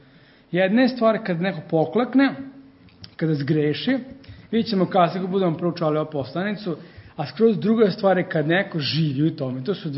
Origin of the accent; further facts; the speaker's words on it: Greece; Ja sam Grk, kažemo.